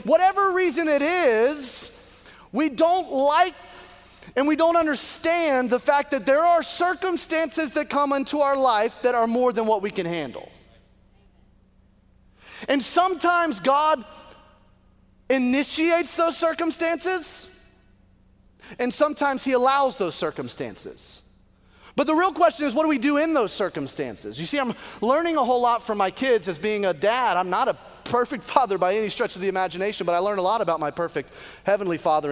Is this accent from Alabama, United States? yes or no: yes; Alabama, United States; I grew up in Alabama. I had never heard of it.